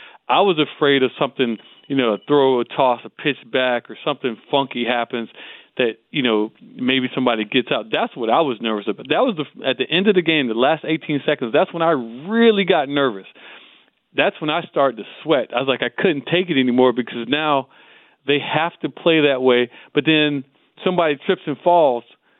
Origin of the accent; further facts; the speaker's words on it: Lauderdale Lakes, Florida, United States; I mean, I'm from Lauderdale Lakes. We couldn't afford to stick them.